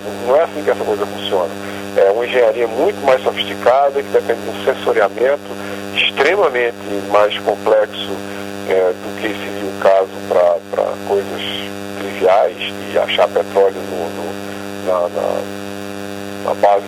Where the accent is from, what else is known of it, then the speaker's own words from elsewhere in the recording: Brazil; como a gente diria no interior da Paraíba do Ceará, de onde eu sou, por sinal.